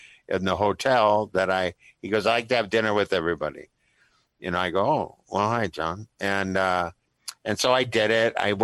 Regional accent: Minnesota, United States; as a Minnesotan as I am, a very Midwesterner

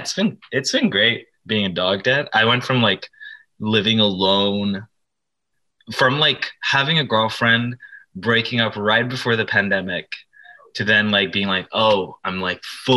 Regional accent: Dubai, United Arab Emirates; Yeah, born and raised in Dubai. And my dad's like a super businessy person.

